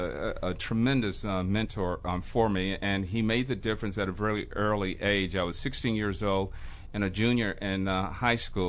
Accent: Washington, District of Columbia, United States; Well, growing up in Washington, D.C., and attending the Washington, D.C. public schools could have been characterized as a challenge back then.

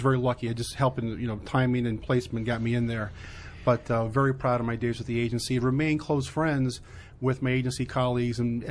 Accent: New Orleans, Louisiana, United States; It was almost like a Mark Twain existence. I lived about a block from the Mississippi River. Rode my bike everywhere, across the ferry into the French Quarter.

